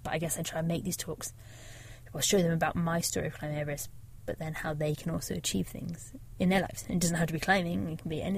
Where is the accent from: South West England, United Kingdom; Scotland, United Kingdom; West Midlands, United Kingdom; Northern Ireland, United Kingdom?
South West England, United Kingdom; I grew up in Devon, right in the south coast, like as far from mountains as you get really in the UK.